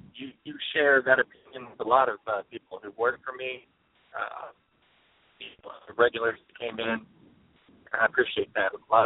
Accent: Plano, Texas, United States; also born or lived in Pittsburgh, Pennsylvania; I am from Pittsburgh, Pennsylvania, originally. Moved to Texas when I was a kid. Grew up in Texas, in Plano.

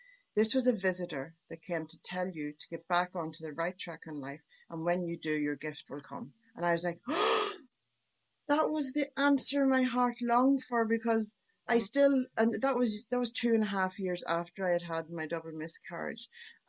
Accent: Ireland; moved away as an adult; now in Australia; Our visas came through because I'm from Ireland.

